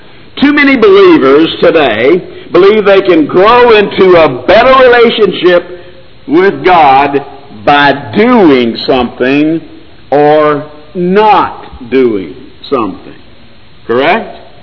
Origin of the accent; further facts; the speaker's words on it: Baton Rouge, Louisiana, United States; also born or lived in Alexandria, United States; Now, I come from Baton Rouge, Louisiana. When I went to Baton Rouge, Louisiana from Alexandria, Louisiana, anybody know anything about Louisiana?